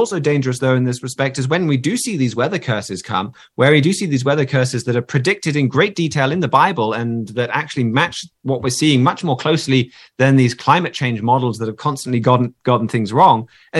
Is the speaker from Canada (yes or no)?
no; United Kingdom; Of course, being British, I've still got to get my obligatory complaint about the weather out there away here.